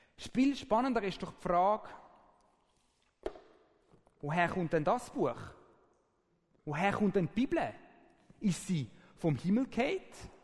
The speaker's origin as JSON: {"language": "German", "town": "Zürich", "region": "Zurich", "country": "Switzerland", "lives_now": "Aargau, Switzerland", "said": "Wie ihr vielleicht gehört, komme ich aus Zürich, auch wenn ich jetzt im Aargau wohne. Ich bin 32"}